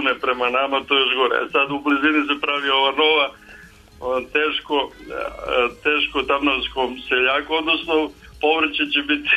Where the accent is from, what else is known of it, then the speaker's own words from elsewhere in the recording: Prijepolje, Zlatibor District, Serbia; now in Belgrade, Serbia; pošto se ja vodim kao Beograđanin, a inače sam Prijepoljac.